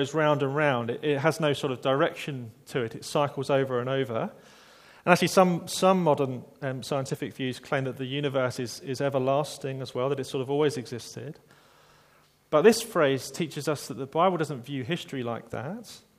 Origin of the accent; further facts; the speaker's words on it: Dartford, South East England, United Kingdom; accent: estuary; I'm not actually from Banstead, I'm from Dartford in Kent. My accent sometimes slips into the sort of estuary mode.